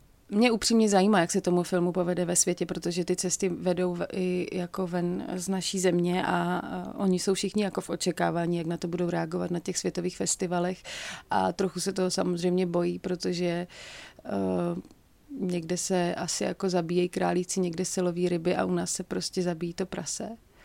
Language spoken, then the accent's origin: Czech; Ostrava, Moravian-Silesian Region, Czechia; jsem z Ostravy a my to tak jako máme v sobě asi, my ženy z Ostravy